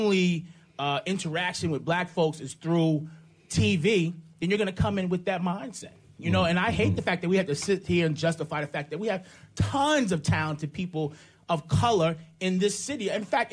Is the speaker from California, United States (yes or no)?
no; Staten Island, New York, United States; I grew up in New York, so I remember those things. … I grew up in Staten Island where Eric Garner was killed. I grew up 10 minutes from there